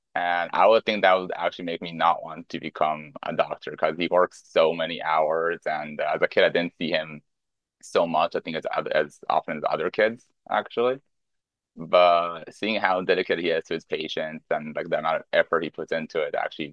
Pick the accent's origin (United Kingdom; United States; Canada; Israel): Israel; now in Brno, Czech Republic; I'm from Israel and I study in an English program right now in Brno